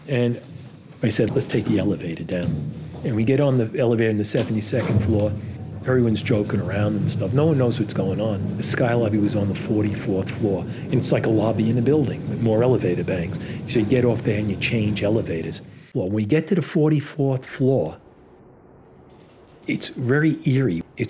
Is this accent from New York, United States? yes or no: yes; Bronx, New York, United States; I grew up in Throgs Neck in the Bronx in the 60s.